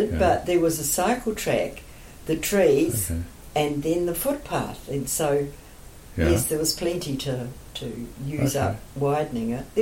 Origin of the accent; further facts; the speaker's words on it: Palmerston North, Manawatū-Whanganui, New Zealand; born there; I was born in Ross Strata nursing home.